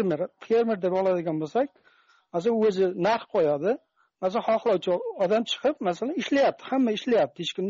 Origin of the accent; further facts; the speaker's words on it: Tajikistan; Avvalambor, men O'zbekistondan emasman, Tojikistondanman.